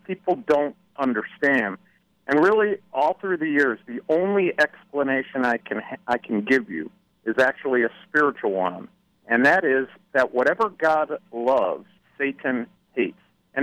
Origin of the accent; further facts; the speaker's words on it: United States; Oh, Jimmy, it really breaks my heart as an American to say that.